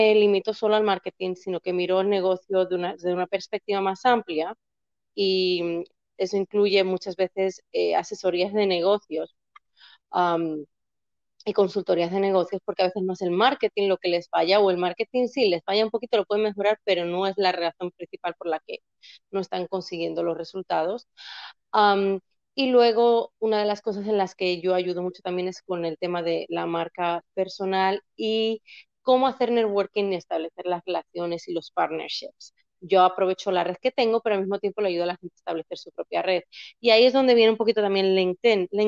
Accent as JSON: {"language": "Spanish", "country": "Spain", "moved": "as an adult", "lives_now": "United States", "said": "yo soy española. Vine a Estados Unidos hace unos 10 años, más o menos. Si van a cumplir 10 años, me mudé primero a Nueva York."}